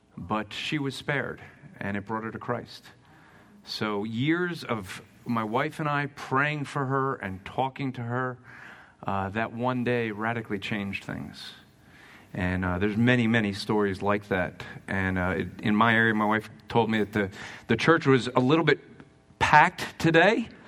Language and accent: English; New York, United States; It is 9/11. I am from New York.